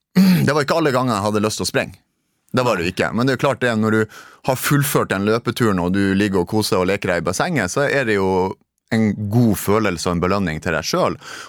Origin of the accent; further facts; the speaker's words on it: Narvik, Nordland, Norway; born or raised there